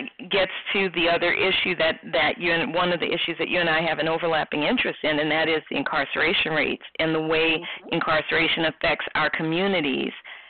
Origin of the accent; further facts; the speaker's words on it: New Orleans, Louisiana, United States; now in Atlanta, United States; so when I moved to Atlanta some years ago, I seriously considered going to Savannah, because I'm from New Orleans, and Savannah reminds me of New Orleans, except it's much cleaner.